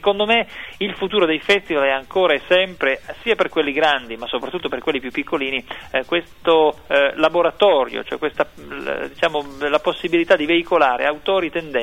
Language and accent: Italian; Turin, Piedmont, Italy; ne parlo un po' da torinese, permettetemelo